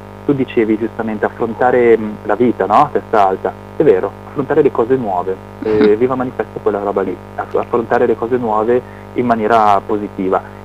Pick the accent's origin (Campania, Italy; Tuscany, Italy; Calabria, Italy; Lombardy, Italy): Lombardy, Italy; Milan; Sono un pochino più di 40 e ho avuto una fortuna. Quando ero piccolo abitavo qui a Milano, dietro dove c'erano gli uffici della Vox Pop.